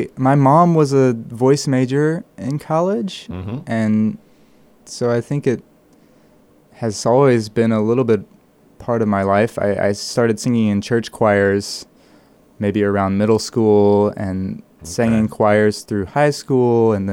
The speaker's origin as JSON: {"language": "English", "town": "Nashville", "region": "Tennessee", "country": "United States", "tie": "born or raised there", "said": "Yeah, I grew up in Music City, USA, Nashville, Tennessee."}